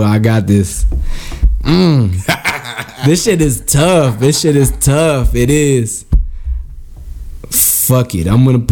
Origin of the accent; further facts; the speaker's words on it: Boston, Massachusetts, United States; I'm from Boston, y'all, so I'm very biased.